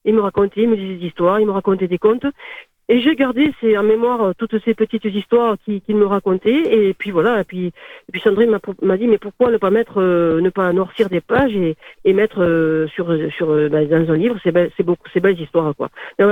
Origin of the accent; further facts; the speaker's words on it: Nouvelle-Aquitaine, France; accent: south-west French; quand on reconnaissait l'accent du sud-ouest, forcément, on me disait que je venais du Pays Basque.